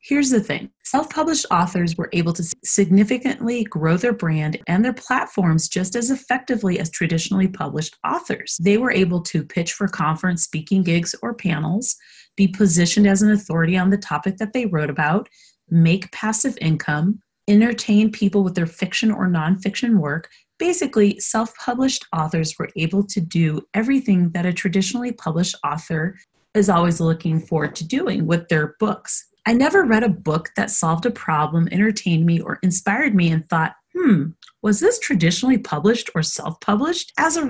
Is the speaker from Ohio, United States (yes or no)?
no; Denver, Colorado, United States; It will be held in my hometown of Denver, Colorado